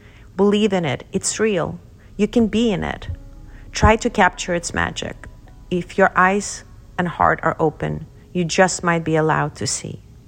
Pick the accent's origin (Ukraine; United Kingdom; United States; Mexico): Ukraine; Kyiv; As a child growing up in Kyiv, I traveled to the Black Sea with my parents, but never to Odessa.